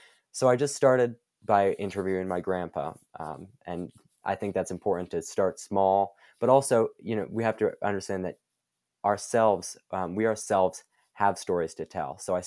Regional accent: Bozeman, Montana, United States; also born or lived in Vermont / Utah; I grew up here mostly. I was born in Vermont and we lived in Utah for less than a year, but primarily I've just been in Bozeman here.

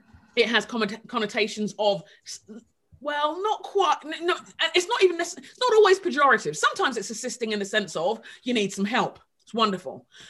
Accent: United Kingdom; As a Brit, the amount of times in the US I hear a word and thinking, that's a different word.

